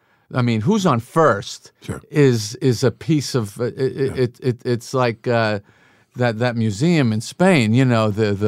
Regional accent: New York, United States; I really love Mad Men because that was my dream growing up on Long Island, was to get a Samsonite briefcase, go on the Long Island Railroad.

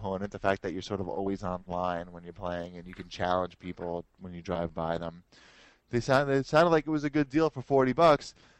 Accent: New York, United States; I've never played one of those games. I'm from New York. We don't watch NASCAR.

